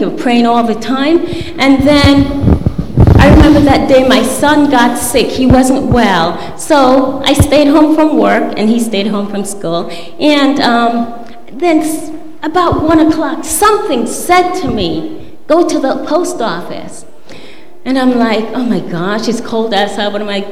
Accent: Jamaica; moved away; There were 10 of us, and we're originally from Jamaica.

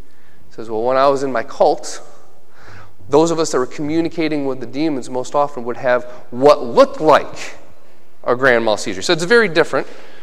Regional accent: Union Springs, United States; Now, keep in mind, this is happening in Tennessee. I grew up in Union Springs. I don't know this guy.

